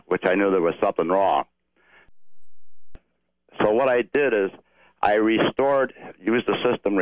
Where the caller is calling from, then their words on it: Henrietta, New York, United States; Henrietta, New York.